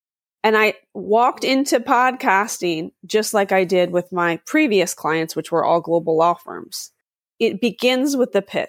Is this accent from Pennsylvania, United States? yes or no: yes; Philadelphia, Pennsylvania, United States; By the way, I'm from Philadelphia. I'm very direct.